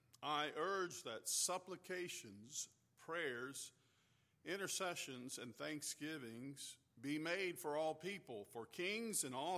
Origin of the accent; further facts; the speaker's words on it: Fairhope, Alabama, United States; And then preached in the church I grew up in Methodist Church in Fairhope, very large church, very large attendance at all the services.